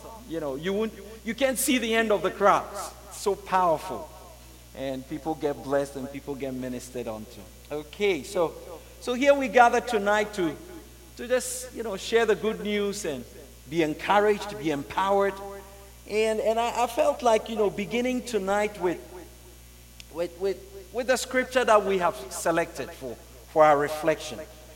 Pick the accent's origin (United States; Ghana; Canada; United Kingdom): Ghana; I come from Ghana. Ghana is it's a small country in West Africa.